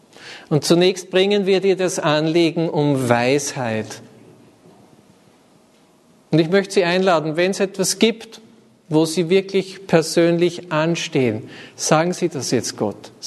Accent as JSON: {"language": "German", "town": "Gosau", "region": "Upper Austria", "country": "Austria", "tie": "born or raised there", "said": "Ich bin ja in der Gosau im Salzkammergut aufgewachsen und am Berg, also schon Richtung Dachstein"}